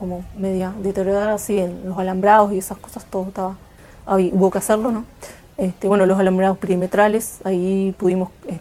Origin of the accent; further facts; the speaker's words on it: Cerro Chato, Salto, Uruguay; oriundas somos del departamento de Salto, ahí en la zona de Mataojo, en la zona de Cerro Chato. Ahí nacimos y nos criamos, fuimos a la escuela 47 de Cerro Chato.